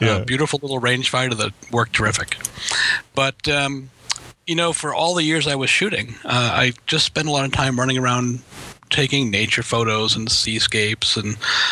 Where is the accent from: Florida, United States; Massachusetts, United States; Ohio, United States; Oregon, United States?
Massachusetts, United States; Boston; And that's because I grew up in Boston.